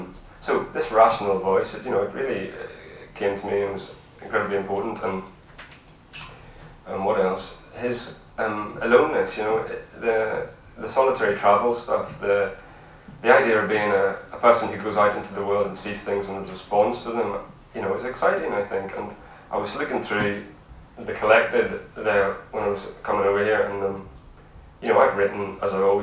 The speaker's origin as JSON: {"language": "English", "region": "Northern Ireland", "country": "United Kingdom", "tie": "born or raised there", "said": "growing up in Mid Ulster, you know, you had received narratives of a kind"}